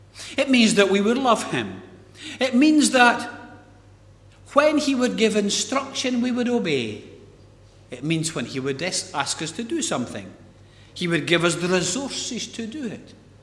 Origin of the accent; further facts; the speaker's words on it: Kennewood, Scotland, United Kingdom; I was born and brought up in Kennewood. It's part of Scotland. It's part of the United Kingdom.